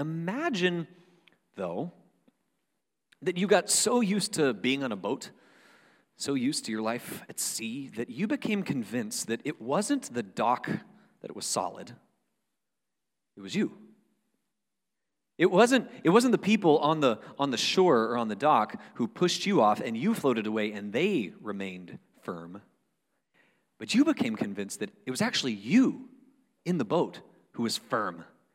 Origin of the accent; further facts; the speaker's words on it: Panama City, Florida, United States; growing up in Panama City afforded me some unique experiences, one of which is that, well, the water is right there. The Gulf of Mexico is right there, and we grew up on it